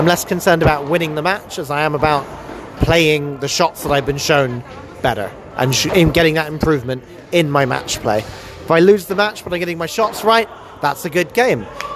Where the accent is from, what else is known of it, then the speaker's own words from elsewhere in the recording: Spain; I grew up in Spain